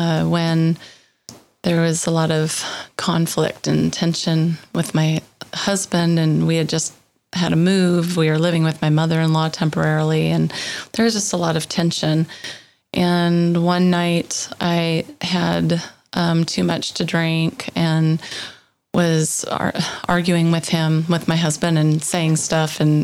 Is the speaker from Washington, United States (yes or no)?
yes; Seattle, Washington, United States; now in San Diego, United States; Mm-hmm. Washington.